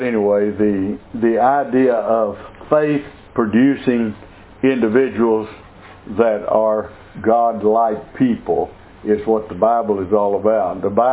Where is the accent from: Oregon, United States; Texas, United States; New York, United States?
Texas, United States; Colorado City; born there; also born or lived in Austin; I wasn't born in East Texas. I educated in East Texas. I was born in West Texas, in Colorado City, Texas, and lived in Austin about 13 years